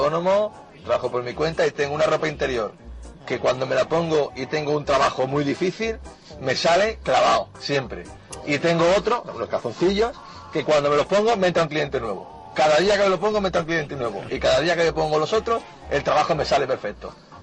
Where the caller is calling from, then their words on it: Málaga, Andalusia, Spain; de Málaga.